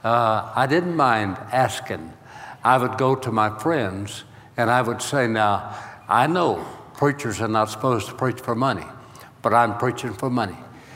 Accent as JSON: {"language": "English", "region": "Arkansas", "country": "United States", "said": "I mentioned to you, I am from the Holy Land. I was saved in Bethlehem. That is Bethlehem, Arkansas, okay? And I was telling Dr. Kim about Arkansas."}